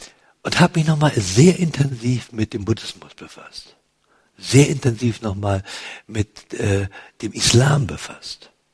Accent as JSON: {"language": "German", "region": "Berlin", "country": "Germany", "tie": "born or raised there", "said": "Und ich bin nach dem Krieg in Berlin geboren. Ich kenne richtig bittere Armut."}